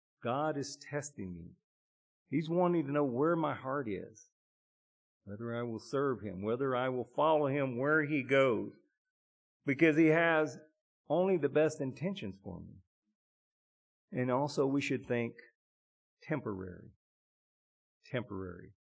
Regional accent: Arkansas, United States; when I was a kid growing up in Arkansas, we used to ride in the back of a pickup.

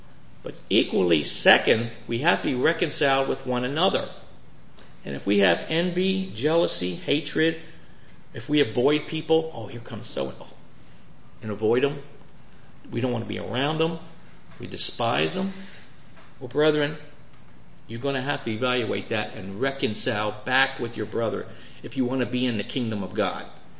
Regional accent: Harrisburg, Pennsylvania, United States; When I grew up in Harrisburg, I said, a dentist with no teeth.

